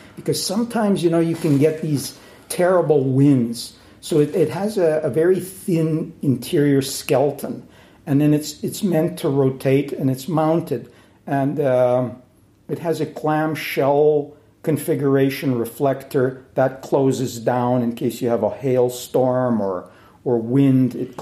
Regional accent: Western Canada, Canada; I grew up in Western Canada on a farm, capital-intensive farming.

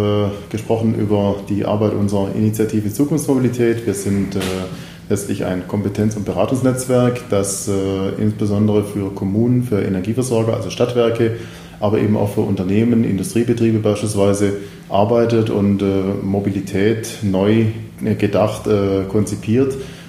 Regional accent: Baden-Württemberg, Germany; von der Landesverwaltung in Baden-Württemberg, wo ich herkomme

